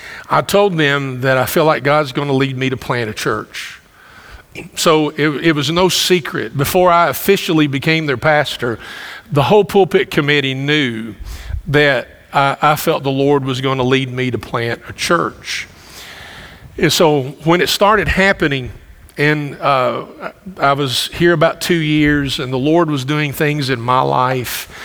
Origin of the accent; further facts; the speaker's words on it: Campbellsville, Kentucky, United States; In fact, people go, we're from Campbellsville, but people go, well, we went through your hometown the other day.